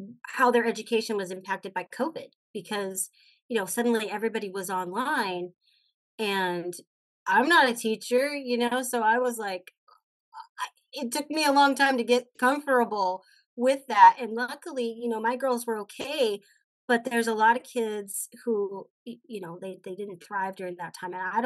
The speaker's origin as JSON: {"language": "English", "region": "Texas", "country": "United States", "tie": "born or raised there", "said": "I grew up in Texas, so you can imagine Texas, everything's big."}